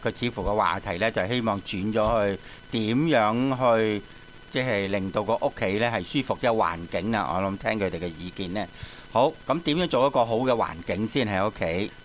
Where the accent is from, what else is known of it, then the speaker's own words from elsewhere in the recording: China; 我哋中國人傳統咧都好著重一個，我就覺得好代表一個中國人傳統嘅家庭